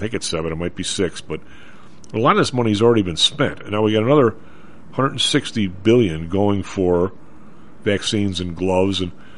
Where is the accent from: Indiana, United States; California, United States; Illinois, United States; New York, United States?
Illinois, United States; I'm from Western Illinois.